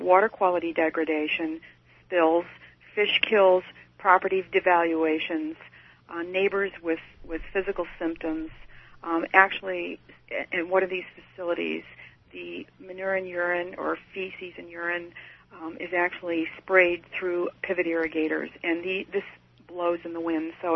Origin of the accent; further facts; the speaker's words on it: Chicago, Illinois, United States; I've lived here for approximately 28 years, born and raised in Chicago, and raised in the suburbs